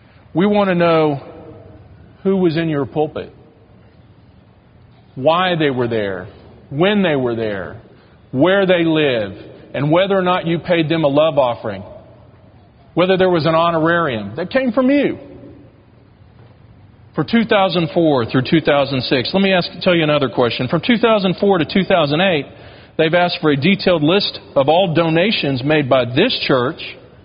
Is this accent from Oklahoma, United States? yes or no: yes; Tulsa, Oklahoma, United States; I can remember as a little kid, I grew up in Tulsa, and I remember as a little kid going to a church called Sheridan Assembly of God